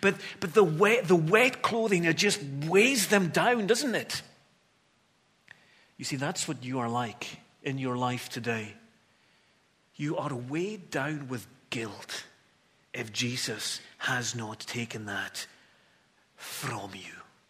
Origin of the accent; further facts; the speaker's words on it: Scotland, United Kingdom; being Scottish rugby fans, you know, our expectations have to be tempered with reality, don't they?